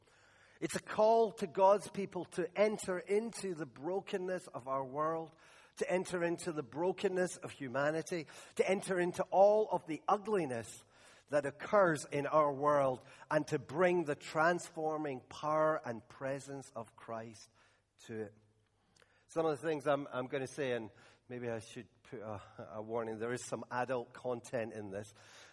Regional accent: South Korea; I grew up in South Korea

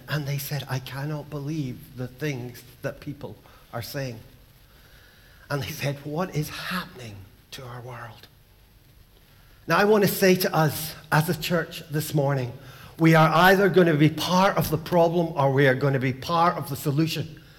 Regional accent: Bishopbriggs, Scotland, United Kingdom; I grew up in … this week, an Islamic center was firebombed.

